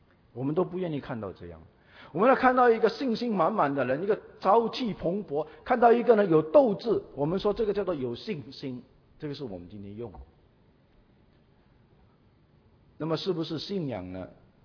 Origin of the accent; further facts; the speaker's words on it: China; 我们中国人古人都有说要立志